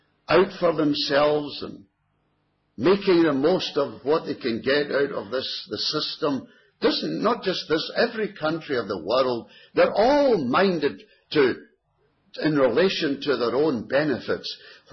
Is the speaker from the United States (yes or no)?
no; Scotland, United Kingdom; I was born and raised in Scotland, and Britannia rules the waves, you know. That's what I was taught at school.